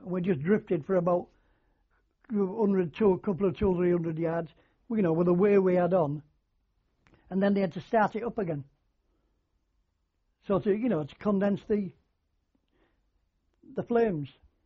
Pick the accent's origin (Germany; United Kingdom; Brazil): United Kingdom; Hull, Yorkshire and the Humber; Yes, I've lived and born and lived in Hull all my life.